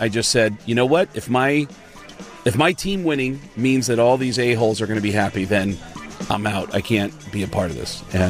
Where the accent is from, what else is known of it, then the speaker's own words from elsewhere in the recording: New York City, New York, United States; Yeah, I'm from New York originally. I grew up 10 miles from Yankee Stadium.